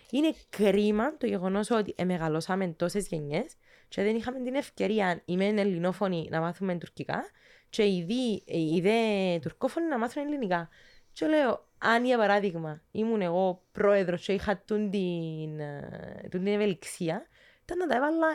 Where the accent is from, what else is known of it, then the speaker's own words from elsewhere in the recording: Palaiometocho, Nicosia District, Cyprus; now in Nicosia, Cyprus; Στο Παλιομέτωχο.